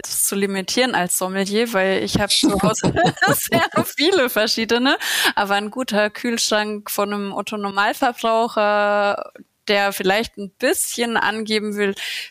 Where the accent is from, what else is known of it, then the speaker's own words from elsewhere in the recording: Bavaria, Germany; Ja, also ich bin ja Fränkin